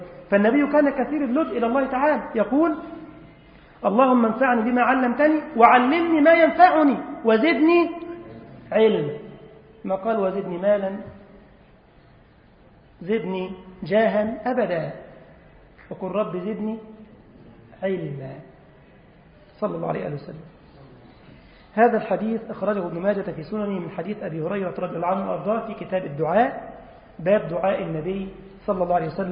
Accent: Egypt; اللهم جنب بلدنا مصر الفتن ما ظهر منها وما بطن.

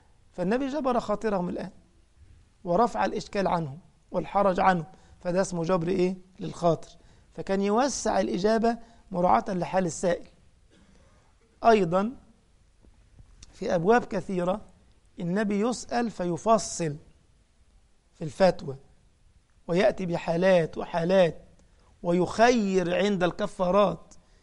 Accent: Egypt; أنا من مصر ومش معهود عندنا الجراد، لكن في الخليج معهود، في بلاد المغرب معهود صح، إنما عندنا في مصر ما لا نعهده، إنما أنا لما روحت السعودية رأيته

